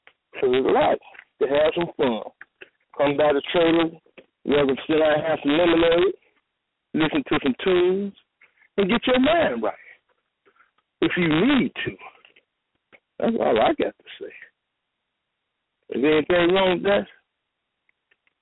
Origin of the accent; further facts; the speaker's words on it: Chicago, Illinois, United States; I'm not from the South. I'm from the South Side of Chicago. You understand? But I'm not from down South.